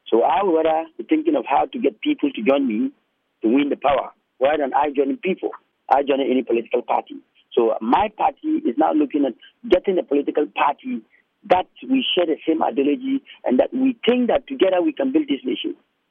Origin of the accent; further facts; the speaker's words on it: Ghana; I am going to serve the people of this country as a Ghanaian.